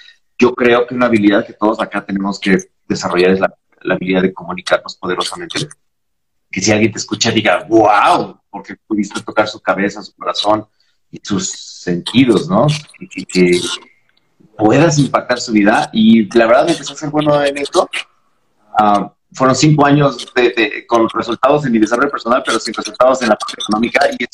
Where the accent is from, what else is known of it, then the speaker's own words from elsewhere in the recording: Ecatepec, State of Mexico, Mexico; nací, crecí en Ecatepec, Estado de México, un municipio muy jodido en el Estado de México, muy violento, muy peligroso.